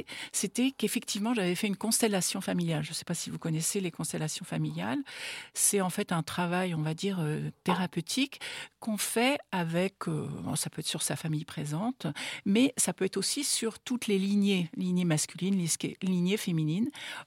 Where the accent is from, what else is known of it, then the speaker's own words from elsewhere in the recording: Nantes, Pays de la Loire, France; born there; Moi, j'habitais en Loire-Atlantique, à Nantes, je suis née à Nantes.